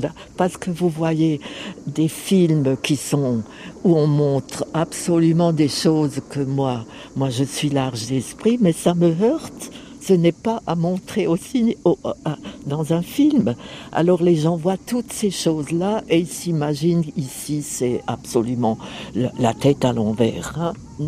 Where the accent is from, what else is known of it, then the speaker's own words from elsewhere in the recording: Grand Est, France; un voyage en voiture, depuis chez nous, en Alsace, jusqu'au Cap Nord.